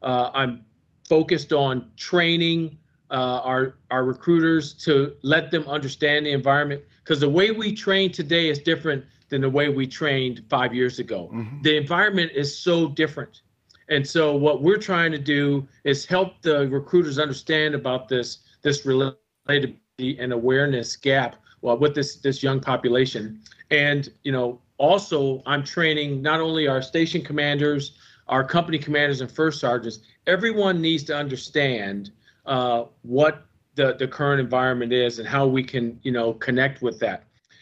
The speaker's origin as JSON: {"language": "English", "town": "Milwaukee", "region": "Wisconsin", "country": "United States", "tie": "born or raised there", "said": "So when I grew up in Milwaukee, Wisconsin, my grandfather was truly the influence, a World War II vet."}